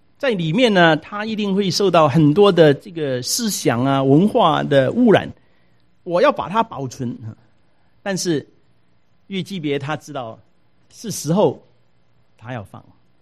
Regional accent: China; 不过我觉得我们中国人呢也有一点过分，就是我们生的是孩子，我们生孩子呢18岁以后呢还是什么？还是孩子。

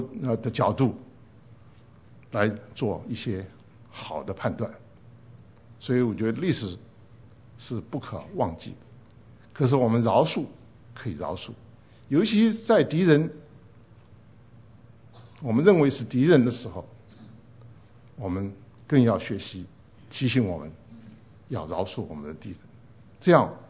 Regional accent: Chengdu, Sichuan, China; born there; 我在成都出生，从有记忆以来，我们就是淘警报。

